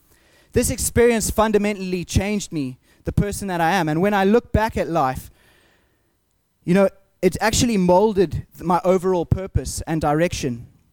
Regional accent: Zimbabwe; some of you know this from my accent. I come from Southern Africa. I grew up on a farm in Zimbabwe. My grandfather, grandma, uncle, aunt, three cousins, mom, dad, sister, and I all lived on this farm

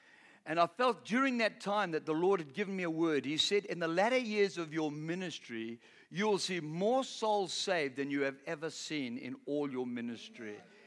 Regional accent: Bulawayo, Zimbabwe; Okay, I'm from Richmond. You know Richmond? On the Falls Road. I used to go to Northleigh High School.

